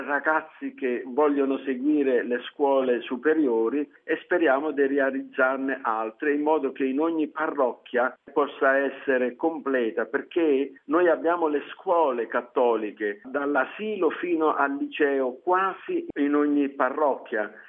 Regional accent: West Kalimantan, Indonesia; Italian is a second language; Io provengo dalla diocesi di Sangao nel Borneo occidentale

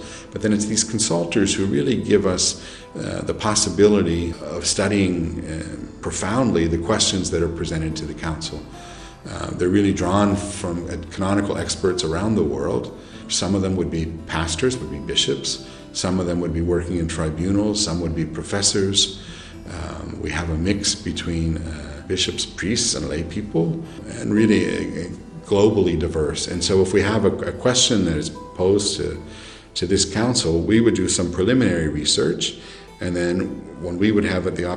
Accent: United States; I'm from the United States.

